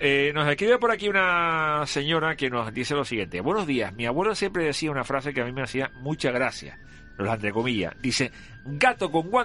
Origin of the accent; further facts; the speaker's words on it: Canary Islands, Spain; Aquí en Canarias decimos más chipi chipi.